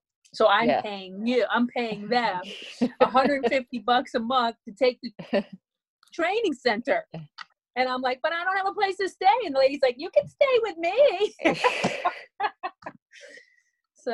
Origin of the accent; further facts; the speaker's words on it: Rhode Island, United States; And since I'm from Rhode Island and the Ocean State and the University of Rhode Island